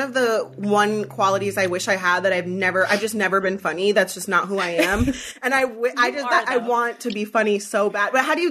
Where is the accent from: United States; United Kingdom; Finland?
United States; Pennsylvania; I'm from Northern Pennsylvania.